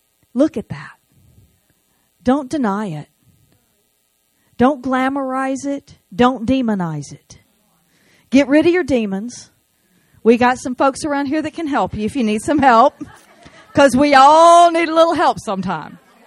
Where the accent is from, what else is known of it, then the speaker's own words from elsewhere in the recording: United States; can I just talk to us as American women for a minute?